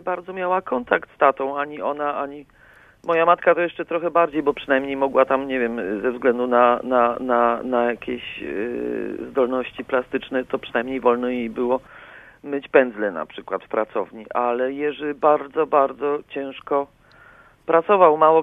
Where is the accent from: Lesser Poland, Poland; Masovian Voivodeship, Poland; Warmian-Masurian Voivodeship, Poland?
Lesser Poland, Poland; Kraków; Wczesne bardzo moje dzieciństwo jeszcze w Krakowie